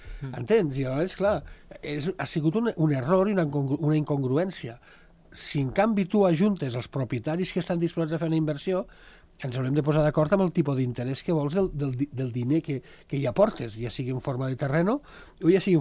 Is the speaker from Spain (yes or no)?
no; Fontaneda, Sant Julià de Lòria, Andorra; Això és un fenomen que ha passat, per exemple, al meu poble de Fontaneda.